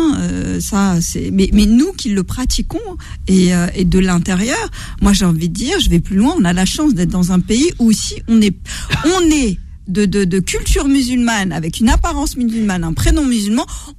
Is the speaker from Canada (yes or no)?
no; France; On est français et fier.